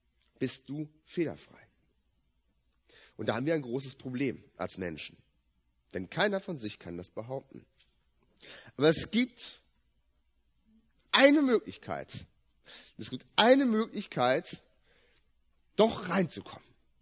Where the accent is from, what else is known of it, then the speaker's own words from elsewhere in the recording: Brazil; German is a second language; Wenn ich in Brasilien, wo ich herkomme, leben will